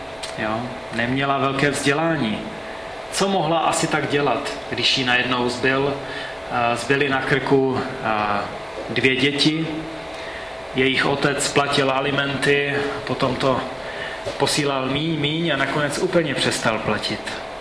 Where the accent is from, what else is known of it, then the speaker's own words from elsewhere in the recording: Vyškov, South Moravian Region, Czechia; Já pocházím z Výškova, nebo bydlím tam se svojí manželkou a dcerou.